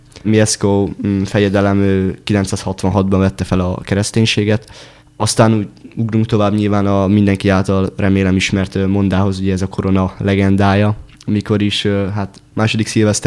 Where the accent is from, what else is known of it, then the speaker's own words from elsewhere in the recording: Kállósemjén, Szabolcs-Szatmár-Bereg, Hungary; also born or lived in Debrecen; Én 2007. november 13-án születtem Debrecenbe. Kállós Emlyénben a Kállai Miklós Általános Iskolába jártam. Nyilván én ott nőttem fel ismerős közegben.